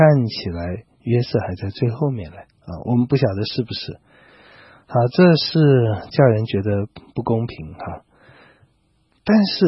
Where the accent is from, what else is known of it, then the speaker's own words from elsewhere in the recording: China; 哎，在我们中国人实在是命贱一点，那这种跪叩拜啊，那是习以为常的